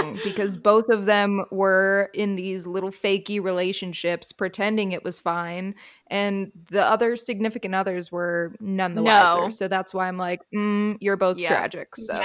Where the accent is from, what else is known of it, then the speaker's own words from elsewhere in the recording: Illinois, United States; I'm from the Midwest. I'm from Illinois.